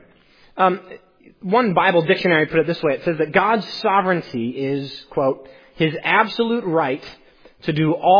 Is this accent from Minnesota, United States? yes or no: no; Iowa, United States; I think growing up in Iowa probably has something to do with that.